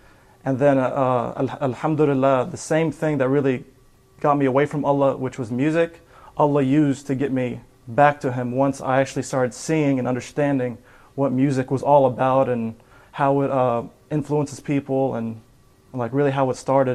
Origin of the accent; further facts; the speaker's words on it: Gaza, Gaza Strip, Palestine; I was raised in an Islamic family. We're from Palestine, Gaza.